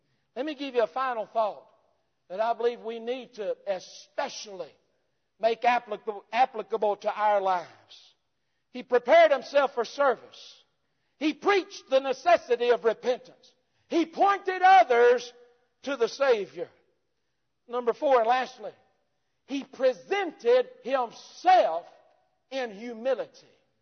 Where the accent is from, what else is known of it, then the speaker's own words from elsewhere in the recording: Alabama, United States; I know it's poor English, but I'm from Alabama, so y'all just forgive me.